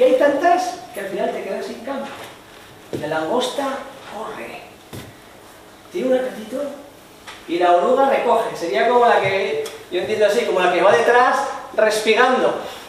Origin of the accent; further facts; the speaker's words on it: Spain; nosotros que somos yo, pobre español, europeo